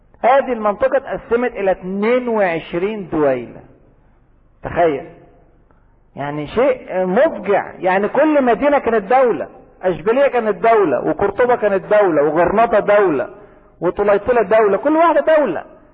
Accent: Egypt; وزي ما يقول عندنا في مصر كده ورينا عرض كتافك.

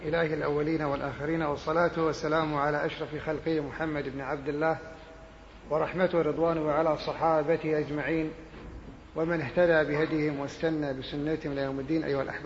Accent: Kuwait; فهو شيخ مشهور عندنا في الكويت وكذلك في المنطقة

